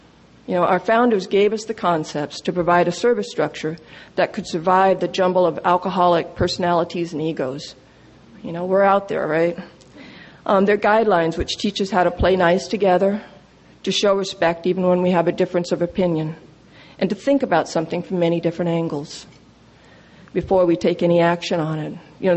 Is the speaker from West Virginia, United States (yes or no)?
yes; West Virginia, United States; I am from West Virginia, but if in case I blow it, I'm going to go seek amnesty in Canada.